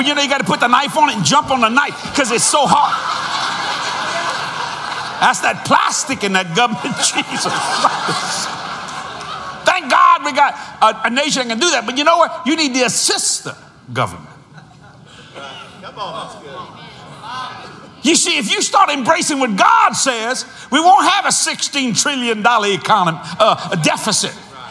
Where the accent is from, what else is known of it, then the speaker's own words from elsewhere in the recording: New Orleans, Louisiana, United States; I'm from New Orleans, Louisiana. If you've been raised in New Orleans, you're Catholic at least once. We don't even have counties. We have parishes.